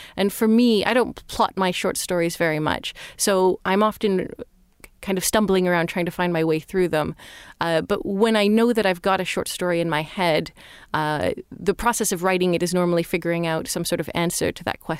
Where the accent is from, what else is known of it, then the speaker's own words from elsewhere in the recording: Toronto, Ontario, Canada; I'm from Toronto originally